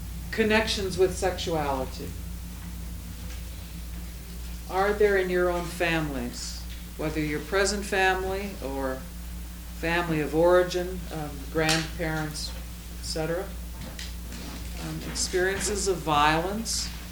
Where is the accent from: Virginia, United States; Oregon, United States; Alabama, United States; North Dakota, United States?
North Dakota, United States; when I was growing up in North and South Dakota, my father is a retired UCC minister, and we would drive to see the grandparents in Wishick, North Dakota, or Turtle Lake, North Dakota